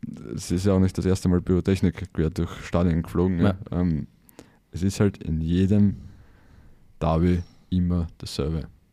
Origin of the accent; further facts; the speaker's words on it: Austria; bei uns in Österreich